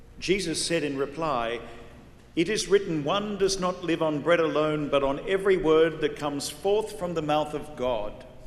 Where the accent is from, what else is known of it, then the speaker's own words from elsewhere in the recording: Sydney, New South Wales, Australia; I'm a Jesuit from Sydney, Australia